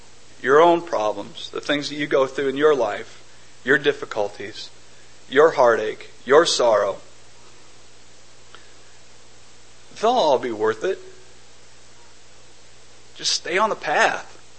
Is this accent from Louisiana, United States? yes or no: no; Iowa, United States; I love coming back home. You know, we were gone for almost 20 years. I was always from Iowa.